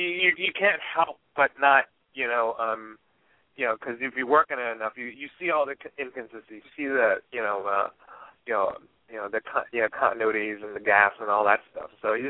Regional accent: Maryland, United States; also born or lived in Washington D.C.; I grew up in Maryland, D.C., you know, and I would take a bus down to the black theaters

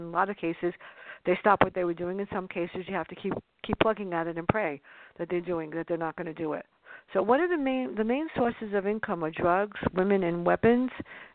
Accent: New York City, New York, United States; a book that brought me back home to the Bronx, which is where I grew up in the South Bronx

